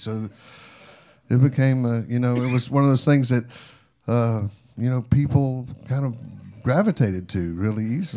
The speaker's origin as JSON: {"language": "English", "town": "Houston", "region": "Texas", "country": "United States", "said": "And then I thought, you know, I came from Houston, Texas, and I don't have a Christmas song for me."}